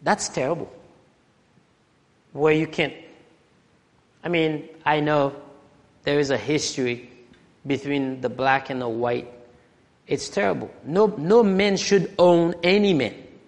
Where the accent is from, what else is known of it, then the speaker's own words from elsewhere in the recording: Haiti; English is a second language; I mean, I grew up in Haiti. We grew up under, when I was littler.